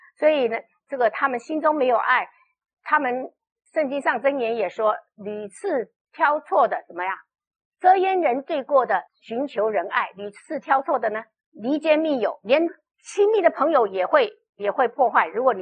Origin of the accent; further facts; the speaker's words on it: China; 像我们中国人坐月子啊，都也是用酒